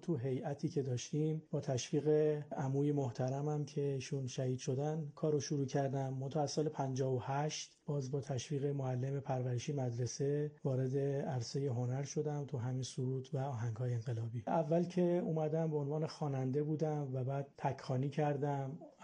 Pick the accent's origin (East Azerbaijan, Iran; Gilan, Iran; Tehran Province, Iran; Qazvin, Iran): Qazvin, Iran; born there; متولد سال 1351 و اصالتاً قزوینی هستم.